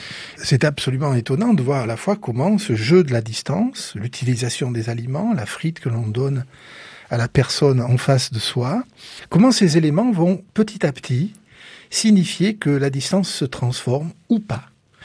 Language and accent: French; Tulle, Nouvelle-Aquitaine, France; born there; je suis né à Tulle